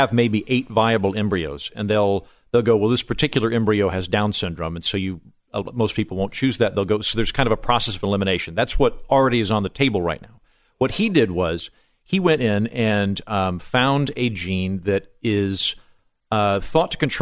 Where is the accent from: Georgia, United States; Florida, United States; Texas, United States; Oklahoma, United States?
Oklahoma, United States; I'm from Oklahoma. Yeah, okay. The Left Behind series is foreign policy in Oklahoma.